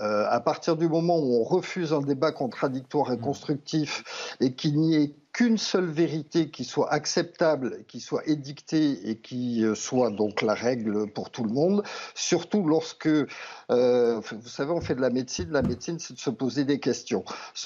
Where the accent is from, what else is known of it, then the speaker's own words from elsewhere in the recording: France; c'est mon pays, j'y ai travaillé pendant 25 ans, je suis français